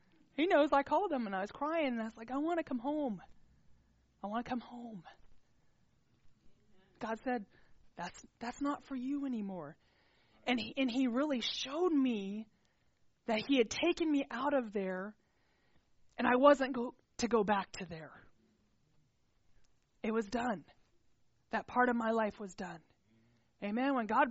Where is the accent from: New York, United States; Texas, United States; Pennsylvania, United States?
Texas, United States; moved away; I'm from Texas. And I love Texas and I love heat. Okay? So I moved up here in 2001 and I hated it.